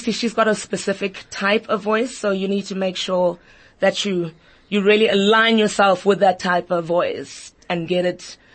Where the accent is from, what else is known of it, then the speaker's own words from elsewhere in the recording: East Rand, Gauteng, South Africa; also born or lived in Soweto; I grew up in the East Rand, went to tertiary in Pretoria.